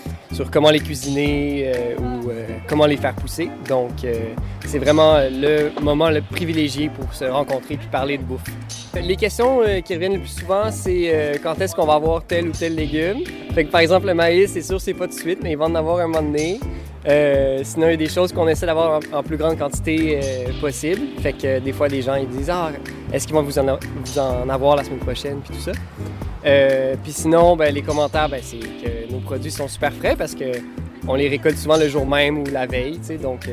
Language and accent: French; Gracefield, Quebec, Canada; Nous autres, on est de Gracefield, donc toutes les gens qui sont de Gracefield ou des alentours